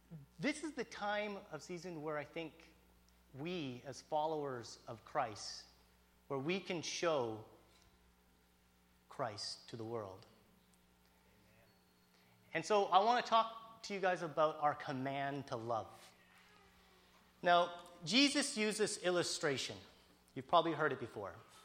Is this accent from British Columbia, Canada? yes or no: yes; Summerland, British Columbia, Canada; I grew up in Summerland. My parents moved there when I was about 2-3 years old, and my dad became the head golf pro at Summerland Golf and Country Club.